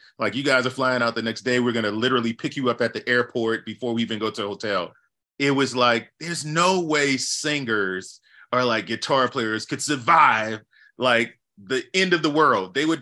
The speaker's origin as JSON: {"language": "English", "town": "New Orleans", "region": "Louisiana", "country": "United States", "tie": "born or raised there", "said": "I mean, I grew up right in the St. Bernard corridor down the street from Circle Food Store on North Villery. And in that neighborhood. So, you know, definitely a lot of just slightly outside of the Treme"}